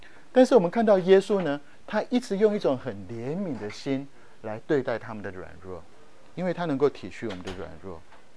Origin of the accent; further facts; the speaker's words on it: China; 我们中国人都很会读书，我们中国人的父母亲很重视教育